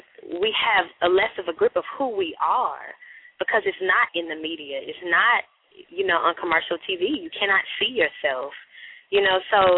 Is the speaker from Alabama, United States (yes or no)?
yes; Montgomery, Alabama, United States; So I'm from Montgomery, Alabama. So I've never been to the continent, but I feel the spirits and the ancestors in my home, in Montgomery. And I know that is my home. I'm from there.